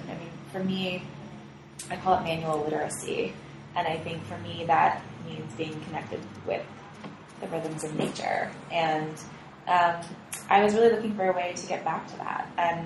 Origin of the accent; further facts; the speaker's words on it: New York, United States; So I grew up in upstate New York